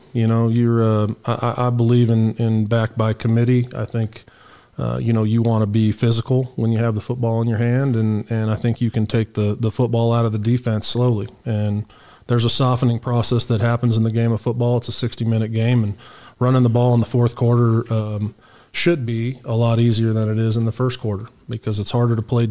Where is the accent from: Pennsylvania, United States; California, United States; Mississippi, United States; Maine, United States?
California, United States; To be honest, I'm so from Southern California. Eclectic.